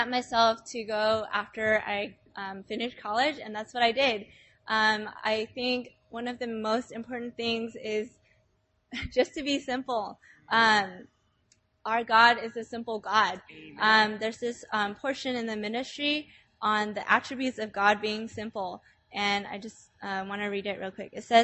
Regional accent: California, United States; So I grew up in the church life in Southern California

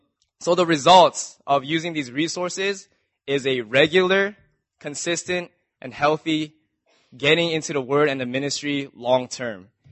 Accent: Vancouver, British Columbia, Canada; I'm from Vancouver, Canada.

